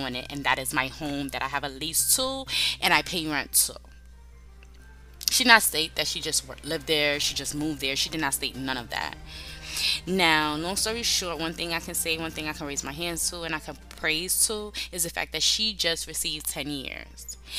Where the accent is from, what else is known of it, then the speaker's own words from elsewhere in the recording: Brooklyn, New York, United States; Because I know that I'm from Brooklyn. And I know that if I was to get off the train in East New York or the Sty